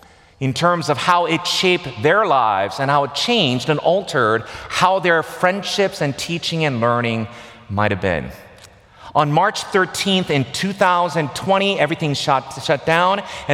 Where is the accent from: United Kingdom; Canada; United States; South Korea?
South Korea; For those of you who are born and raised in South Korea like I was, my parents were born in Hwanghae province before they actually came down to South Korea right during the war.